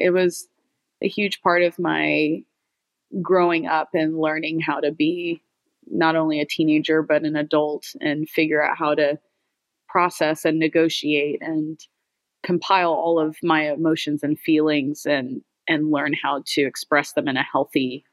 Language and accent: English; Atascocita, Texas, United States; we grew up in Atascocita, which is kind of between Humble and Kingwood. It's this suburban area in Houston.